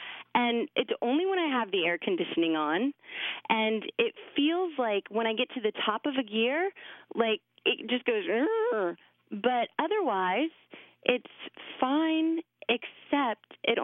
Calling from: Ooltewah, Tennessee, United States; I'm calling from Ottawa, Tennessee.

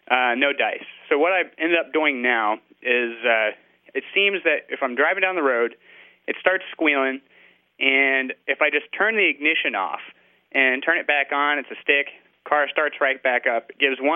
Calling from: Columbus, United States; I'm calling from Columbus.

